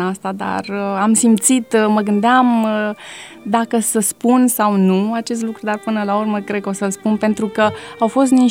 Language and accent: Romanian; Tulcea, Tulcea County, Romania; prima parte a copilăriei am petrecut-o în orașul natal al mamei mele, la Tulcea, un oraș foarte liniștit cu niște oameni deosebiți, oraș foarte curat.